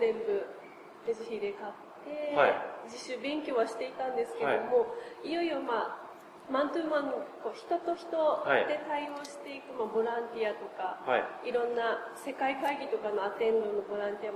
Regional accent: Kumamoto, Japan; 私は熊本という田舎出身なんですけども、

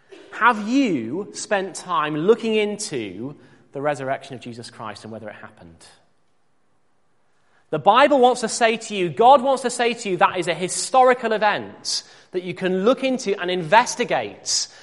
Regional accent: Yorkshire and the Humber, United Kingdom; Now, I'm a Yorkshireman, and I'm about to leave my home county, which makes it a difficult thing.

